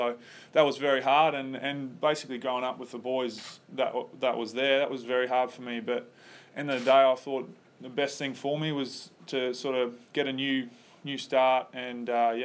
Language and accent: English; Cairns, Queensland, Australia; Everyone knows Queensland's not the biggest football state, so, and me being a Queenslander from Cairns, I'm not the biggest footy head